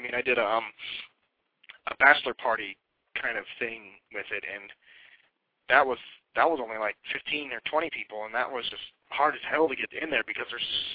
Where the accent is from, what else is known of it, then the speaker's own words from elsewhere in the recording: East Coast, United States; since I'm from the East Coast, it's a way to keep in touch with all of my friends who are football fans out there.